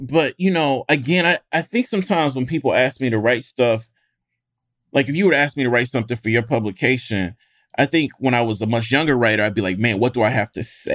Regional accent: Mississippi, United States; And you know, when I grew up in Mississippi. So like the Blackest state, the poorest state in the union, I'm a big Black boy.

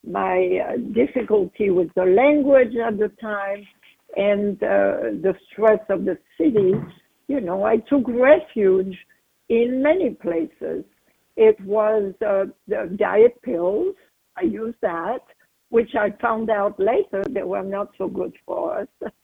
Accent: Cannes, Provence-Alpes-Côte d'Azur, France; now in New York City, United States; Yes, I am exactly from the French Riviera. A lovely town of Cannes, glamorous film festival yearly, and beautiful beaches.

